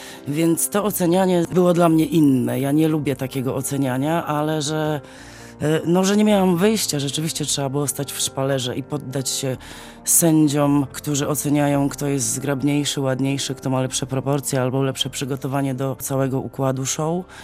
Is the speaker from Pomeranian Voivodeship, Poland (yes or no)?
yes; Gdańsk, Pomeranian Voivodeship, Poland; Ja jestem urodzoną gdańszczanką, po prostu dziewczyną z nadmorza. Ja kocham to miasto po prostu pełnym sercem. Cieszę się, że urodziłam się w tym mieście